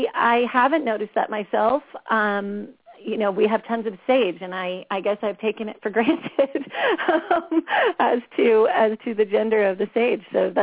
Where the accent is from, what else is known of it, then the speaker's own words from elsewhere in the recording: New England, United States; I grew up originally on the East Coast in New England, and I spent a huge amount of time as a youth in Europe traveling there.